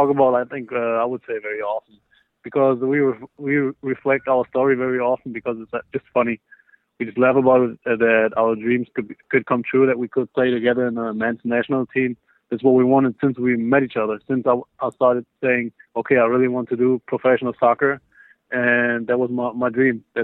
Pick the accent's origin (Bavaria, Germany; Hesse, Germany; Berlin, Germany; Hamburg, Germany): Berlin, Germany; So I was growing up, I grew up in Berlin, Germany. Lived there for all my life. And my dad is American.